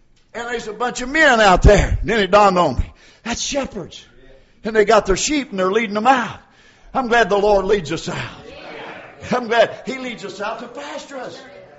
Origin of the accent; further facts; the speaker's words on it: the South, United States; Now, I'm from the South. All of our people's from down in Clay County.